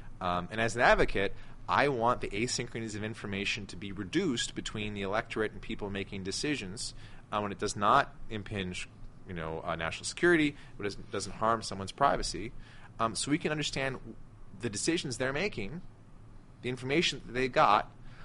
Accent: United States; As an American, I'm down with that.

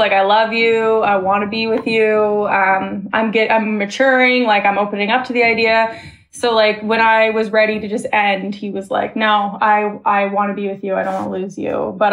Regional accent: Canada; I'm 24 from Canada.

